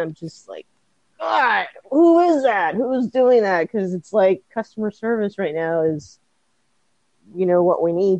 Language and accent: English; California, United States; Oh, yeah. Yeah. I'm from Ventura County, California.